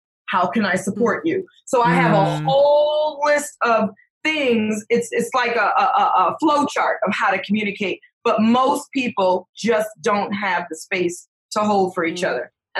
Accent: Detroit, Michigan, United States; I just am a roughneck. I'm from Detroit.

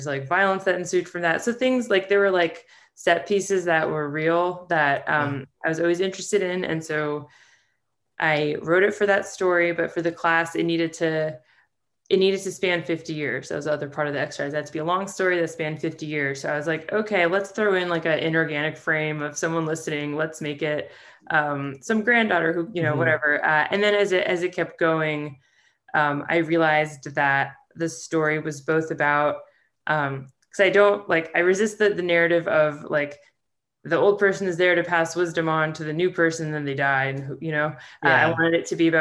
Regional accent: Ukraine; You know, I'm from Ukraine.

